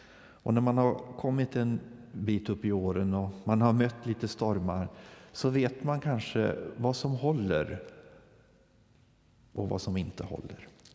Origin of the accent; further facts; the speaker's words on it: Holmedal, Värmland, Sweden; hemma i Holmedal.